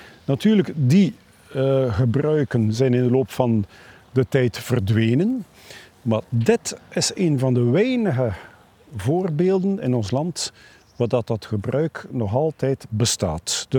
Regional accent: Flanders, Belgium; Mijn ouders woonden aan de rand van het bos en ik ben in dat huis geboren en opgegroeid.

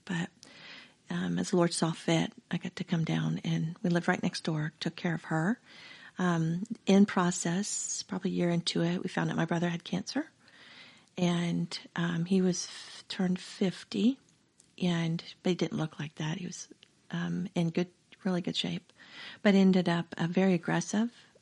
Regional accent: Jacksonville, Florida, United States; born there; Jacksonville.

